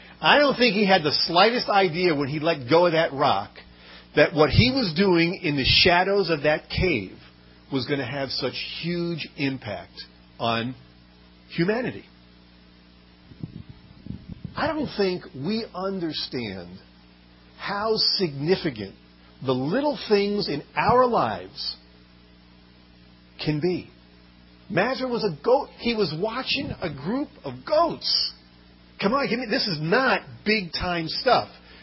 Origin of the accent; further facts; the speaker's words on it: Brooklyn, New York, United States; born there; even though I was born in Brooklyn and we come from New York.